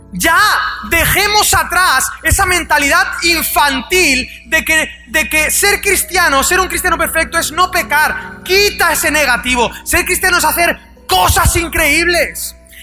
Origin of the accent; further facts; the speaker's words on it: Spain; pero yo soy español, soy medio bruto.